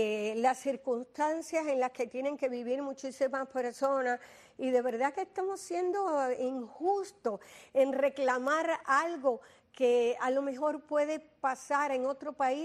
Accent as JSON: {"language": "Spanish", "country": "Cuba", "said": "Nosotros siempre en Cuba, cuando teníamos una casa"}